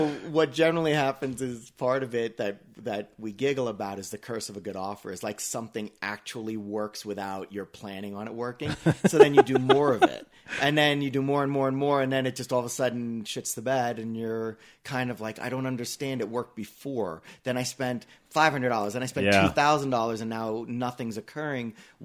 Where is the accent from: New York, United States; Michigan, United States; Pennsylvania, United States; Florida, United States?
New York, United States; also born or lived in Colorado; New York. New York? Okay. Yeah. But then moved to Colorado in 92.